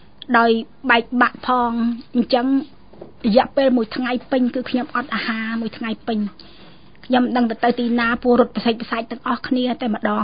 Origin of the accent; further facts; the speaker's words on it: Phnom Penh, Cambodia; ដោយសារគេឃើញយើងជាអ្នកភ្នំពេញគេឲ្យយើងទៅមុខទៀត